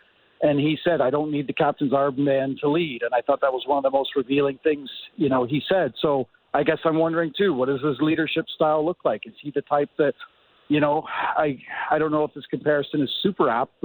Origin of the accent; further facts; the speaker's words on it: Canada; I'm glad that I was one of the first Canadian journalists to get here.